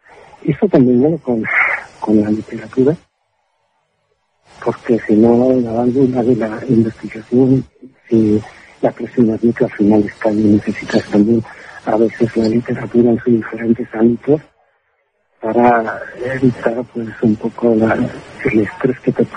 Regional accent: Bilbao, Basque Country, Spain; moved away; ya soy de País Vasco, de Bilbao, y así ya muchos años, son 8 años que yo continuo fuera, y estaré pues hace más de 1 año que me vuelvo a casa.

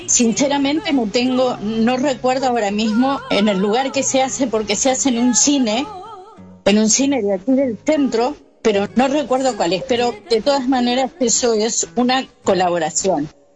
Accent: Buenos Aires, Argentina; Yo no podría para nada vivir en Buenos Aires, ¿no? Porque soy de Buenos Aires

